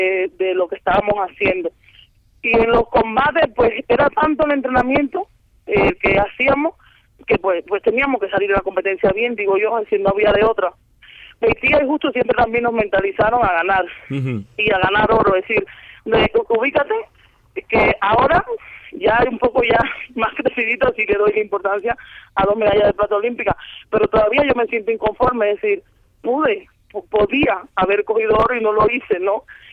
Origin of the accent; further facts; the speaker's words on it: Media Luna, Granma, Cuba; No, pero Media Luna, mi terruño realmente lo llevo al corazón